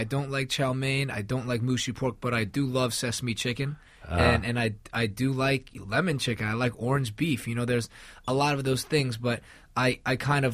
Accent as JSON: {"language": "English", "country": "United States", "tie": "born there", "said": "I'm an American-born Chinese person, and I very much respect Chinese food when I go back to China and eat it."}